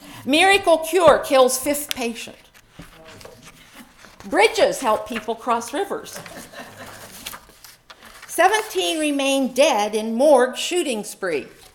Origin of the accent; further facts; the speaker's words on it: Pennsylvania, United States; Three Mile Island happened in my home state of Pennsylvania.